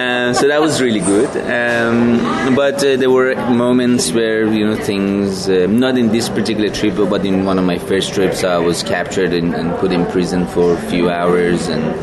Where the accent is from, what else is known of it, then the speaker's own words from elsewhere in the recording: Iran; I'm from Iran, so I can speak Farsi.